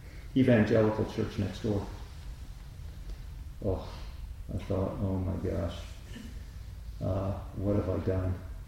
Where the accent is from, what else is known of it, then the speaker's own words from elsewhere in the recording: the South, United States; I grew up in the South. It's not like that.